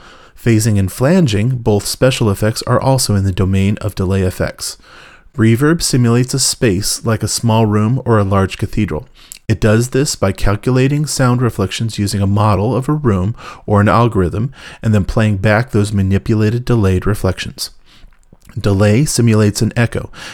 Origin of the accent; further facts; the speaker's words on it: San Francisco, California, United States